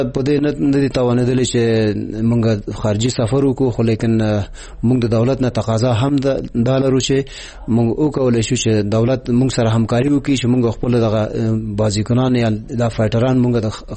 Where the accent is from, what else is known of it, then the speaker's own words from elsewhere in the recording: Afghanistan; مونږ افغانان یو